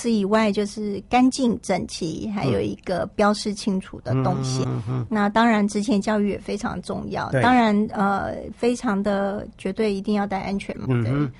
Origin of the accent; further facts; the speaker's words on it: Japan; Chinese is a second language; 就像我们日本人，日本的那个家族他有特别的家徽